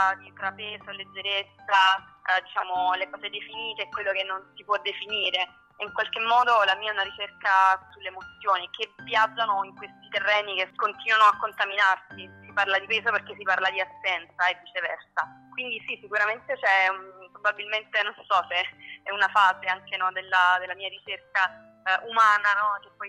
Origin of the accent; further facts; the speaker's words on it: Campania, Italy; a Portici, nella mia terra, in Campania